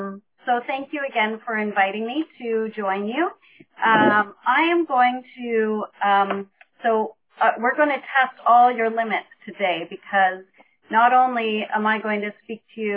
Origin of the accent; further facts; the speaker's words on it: Lindsay, Ontario, Canada; I was raised in Lindsay. I've lived here all my life, and I currently live with my husband and we have two daughters who are 23 and 21